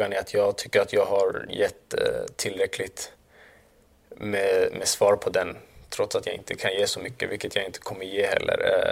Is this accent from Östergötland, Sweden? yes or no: no; Solna, Stockholm County, Sweden; Med tanke på att jag är född i Solna, uppväxt i Solna och har spelat